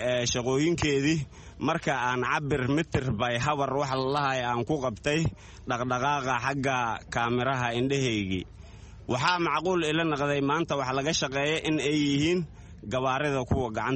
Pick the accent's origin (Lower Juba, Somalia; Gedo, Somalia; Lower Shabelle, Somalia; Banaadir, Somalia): Banaadir, Somalia; Mogadishu; Waxaan ka imid magaalada Muqdisho, qaasatan degmada Madiino, qaybteedii Dharkeynley, nabaaxiga biyo dega Macalin Nuur Macalin Siyaad ayaan ka imaaday.